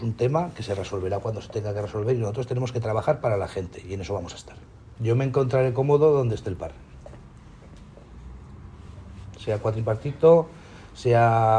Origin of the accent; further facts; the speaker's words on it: Aragon, Spain; yo mismo vengo de Guadalajara-Balambre, de la otra punta de Aragón.